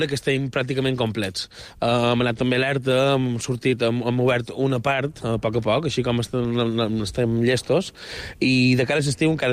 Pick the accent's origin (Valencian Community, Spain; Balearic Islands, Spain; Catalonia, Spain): Balearic Islands, Spain; Palma; moved away; Soc de Palma. Fa molt d'anys que soc per fora